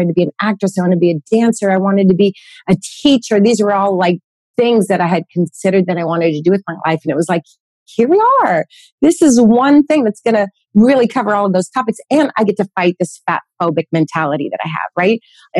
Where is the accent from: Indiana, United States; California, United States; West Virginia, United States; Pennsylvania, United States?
California, United States; Well, I grew up in Northern California, one of 11 kids.